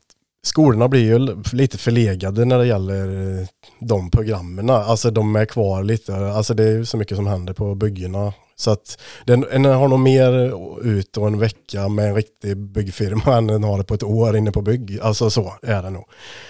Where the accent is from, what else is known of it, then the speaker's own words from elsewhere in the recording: Fågelås, Västra Götaland County, Sweden; Fågelås, uppvuxen. Vi flyttade dit när jag var 3-4 år ute i Fågelås.